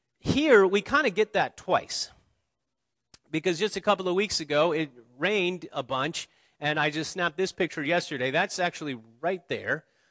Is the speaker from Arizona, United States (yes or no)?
no; Ohio, United States; I remember growing up in Ohio, this time of year, the outdoors looked pretty bleak.